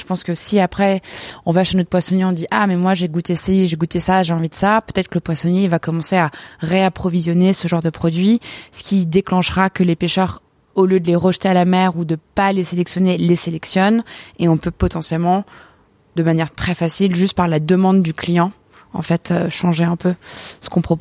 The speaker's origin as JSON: {"language": "French", "town": "Arcachon", "region": "Nouvelle-Aquitaine", "country": "France", "said": "Moi, je viens d'Arcachon, donc on est très poisson."}